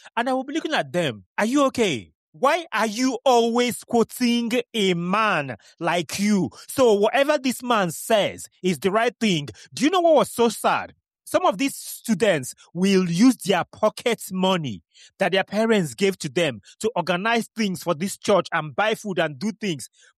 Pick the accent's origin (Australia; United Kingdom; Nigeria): Nigeria; I come from Nigeria